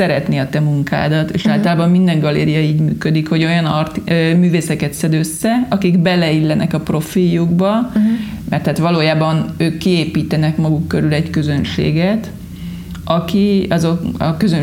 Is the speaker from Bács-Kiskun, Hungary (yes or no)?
yes; Solt, Bács-Kiskun, Hungary; born there; szülőfalunkban, Solton